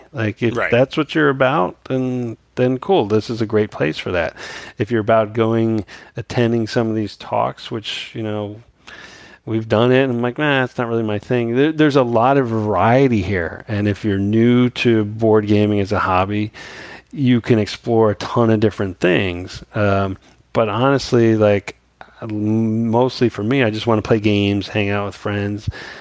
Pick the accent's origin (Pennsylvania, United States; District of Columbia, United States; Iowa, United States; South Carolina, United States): Pennsylvania, United States; Philadelphia; we're from Philly.